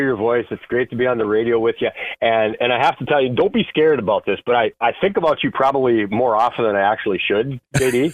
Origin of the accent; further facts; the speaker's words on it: Lemoore, United States; I grew up in Lemoore, spent some time living there, and still get to Lake Lemoore and the James River.